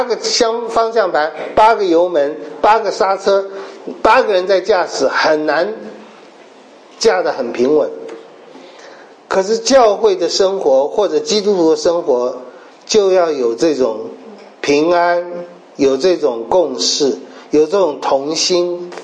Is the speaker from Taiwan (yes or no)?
yes; Taipei, Taiwan; 因为我小的时候在街上，台北街上还看到牛车